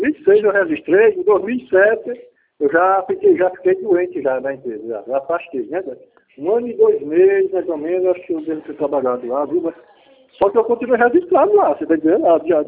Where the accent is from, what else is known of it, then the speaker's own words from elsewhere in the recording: Pernambuco, Brazil; now in Barrinha, Brazil; estou aqui, mas eu sou pernambucano